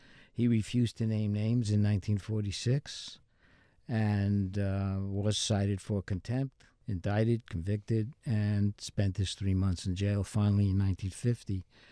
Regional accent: Brooklyn, New York, United States; In Brownsville, Brooklyn.

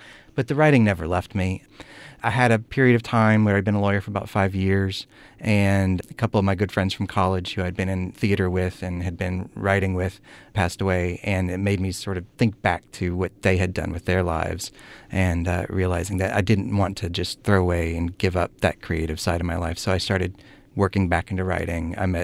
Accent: Selma, Alabama, United States; I grew up in Selma, Alabama in the 80s into the early 90s

